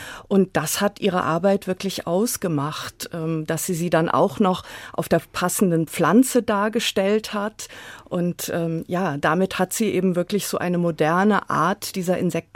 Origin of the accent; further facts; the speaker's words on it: Emden, Lower Saxony, Germany; now in Frankfurt, Germany; Ich komme aus Ostfriesland, ganz genau aus Emden, also einer sehr schönen kleinen Stadt an der Nordseeküste.